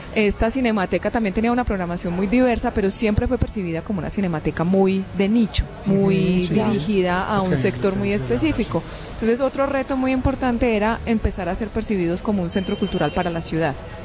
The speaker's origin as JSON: {"language": "Spanish", "town": "Medellín", "region": "Antioquia", "country": "Colombia", "lives_now": "Bogotá, Colombia", "said": "De Medellín. Yo soy de Medellín."}